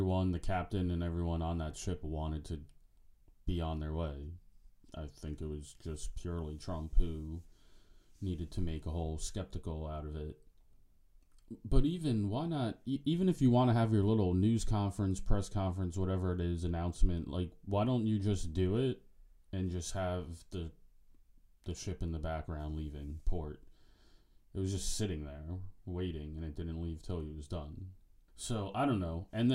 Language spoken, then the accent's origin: English; New York, United States; Maybe this is my rich white male privilege from being from Long Island and growing up on Long Island.